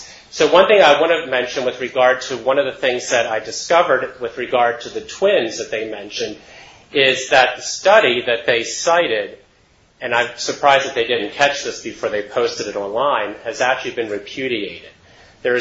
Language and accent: English; Baltimore, Maryland, United States; And you all know I'm from Baltimore, so I'm going to have a natural bias for Johns Hopkins.